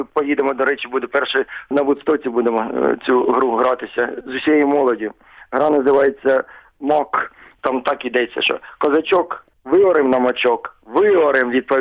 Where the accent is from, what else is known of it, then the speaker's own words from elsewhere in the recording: Donetsk Oblast, Ukraine; born there; Я народився на Донеччині, в маленькому шахтарському місті. Мій прадід та прабабця та бабця, вони приїхали туди із Рівно